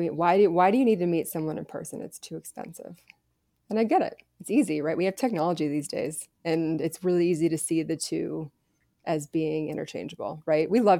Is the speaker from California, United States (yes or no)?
yes; California, United States; I had never been there before. I was from California.